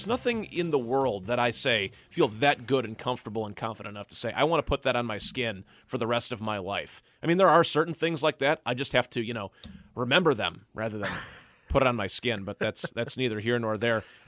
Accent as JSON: {"language": "English", "town": "Chicago", "region": "Illinois", "country": "United States", "said": "I come from the Midwest. I'm a guy from Chicago, but I went to college in Milwaukee"}